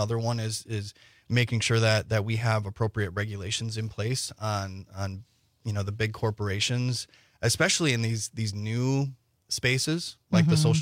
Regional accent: Wisconsin, United States; that comes naturally, I think, to those of us who are born and raised in Northeast Wisconsin.

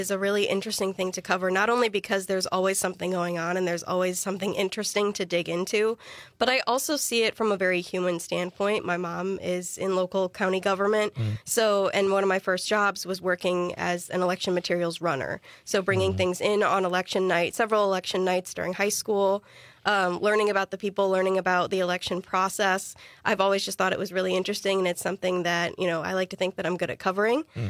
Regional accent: Zion, Illinois, United States; now in Wausau, United States; So I'm originally from Zion, Illinois, which is in the northeasternmost county in Illinois. I grew up right along the Wisconsin border.

